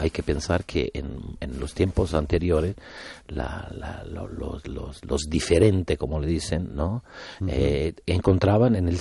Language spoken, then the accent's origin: Spanish; Italy; born there; Spanish is a second language; nací como persona en Italia, pero como payaso nací en España.